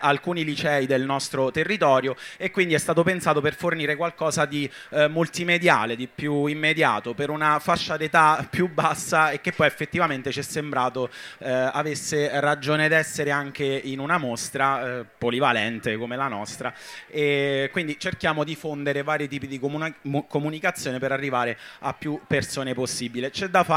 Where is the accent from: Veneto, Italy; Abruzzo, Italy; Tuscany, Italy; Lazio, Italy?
Abruzzo, Italy; Lanciano; Noi veniamo dalla provincia di Chieti, Lanciano nella fattispecie